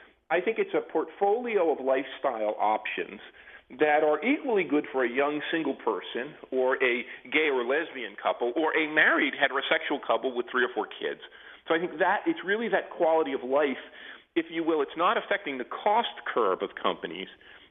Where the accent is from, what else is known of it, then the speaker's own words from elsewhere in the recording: New Jersey, United States; I'm from New Jersey, and New Jersey is a lesser kind of situation than Connecticut.